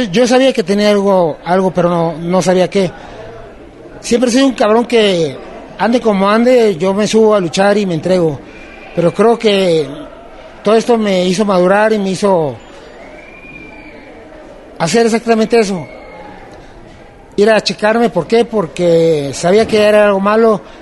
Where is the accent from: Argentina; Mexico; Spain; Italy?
Mexico; Tijuana, Baja California; como buen aferrado cabrón tijuanense